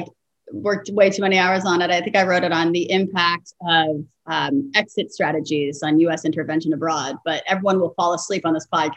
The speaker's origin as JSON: {"language": "English", "town": "New York City", "region": "New York", "country": "United States", "tie": "born or raised there", "said": "You know, I have to credit growing up in New York City, and my high school really was the most open-minded, most amazing place."}